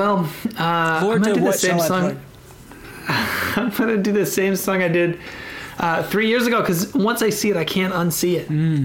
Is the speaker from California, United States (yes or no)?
yes; San Francisco, California, United States; born there; Well, you know, I was born in San Francisco, so I don't know.